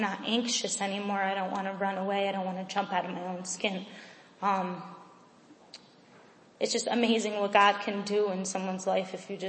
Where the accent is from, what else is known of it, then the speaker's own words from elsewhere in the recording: Scranton, Pennsylvania, United States; I'm 24. I'm from Scranton, Pennsylvania.